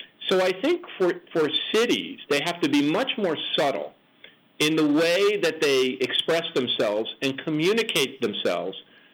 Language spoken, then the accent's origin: English; United States; I understand where that comes from, especially as an American